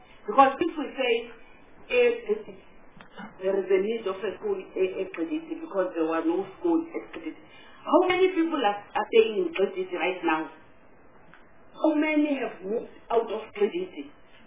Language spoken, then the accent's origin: English; Eastern Cape, South Africa; You know, Chair, I'm from Eastern Cape, and I am, my town is along the Orange Ridge.